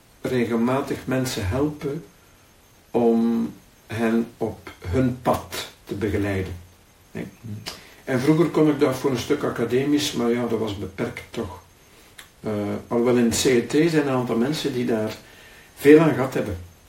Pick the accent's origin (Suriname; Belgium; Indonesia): Belgium; Ghent, Flanders; born there; mijn vader die was van Zeelen, mijn moeder, haar ouders waren van West-Vlaanderen. Maar ik ben in Gent geboren.